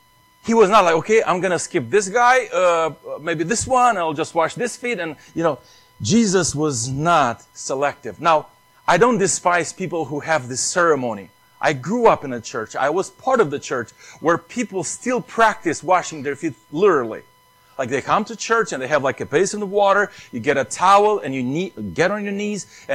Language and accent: English; Moldova; English is a second language; moved away; I was born in Moldova. You know, there's nothing probably, you know, the way I grew up in my country that is in this church